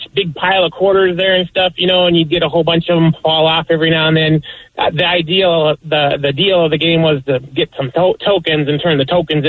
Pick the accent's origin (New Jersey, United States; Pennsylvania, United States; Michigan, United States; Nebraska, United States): Nebraska, United States; Elkhorn; So I'm from Nebraska, a small town right outside Omaha, Elkhorn, Nebraska, and I grew up on a farm there